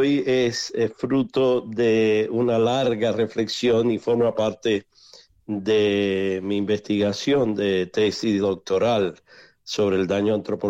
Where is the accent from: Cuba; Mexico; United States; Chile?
Cuba; porque soy cubano, he vivido en este tiempo y dentro de Cuba.